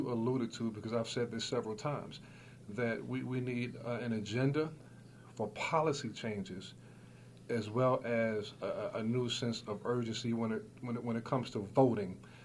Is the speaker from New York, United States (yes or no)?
yes; Brooklyn, New York, United States; I told her before the show that I'm from Brooklyn